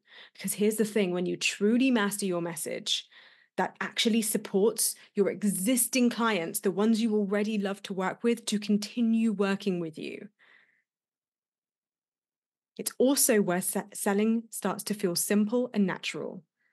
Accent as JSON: {"language": "English", "region": "England", "country": "United Kingdom", "said": "if you can tell from my accent, I'm British"}